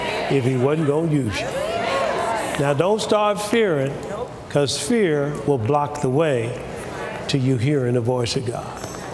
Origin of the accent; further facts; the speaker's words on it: Tuskegee, Alabama, United States; I had been in church when I was a kid growing up in Tuskegee, Alabama